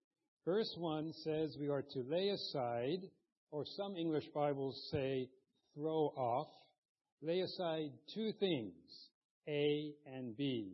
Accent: United States; I'm from the United States.

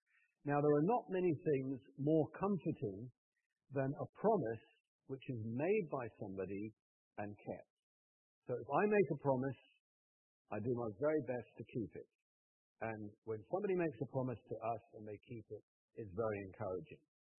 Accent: England, United Kingdom; now in Osaka, Japan; I'm from England, as you know, and people are here all over the world.

